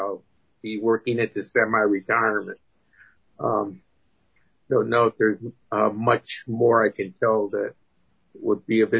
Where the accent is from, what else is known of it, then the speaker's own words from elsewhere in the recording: San Jose, California, United States; I'm born and raised in San Jose, East Side San Jose, where I still live.